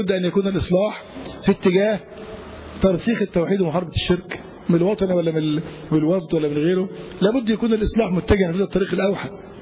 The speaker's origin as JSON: {"language": "Arabic", "country": "Egypt"}